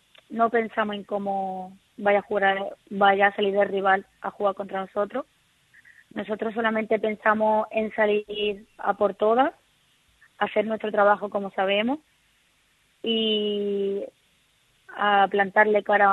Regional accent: Málaga, Andalusia, Spain; also born or lived in Barcelona; la verdad que he nacido allí en Barcelona, pero yo soy malagueña, me he criado aquí y soy una malagueña más.

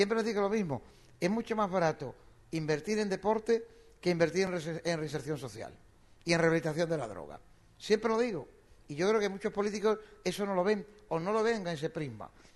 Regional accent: Churriana, Andalusia, Spain; el de Churriana, que es mi patria chica

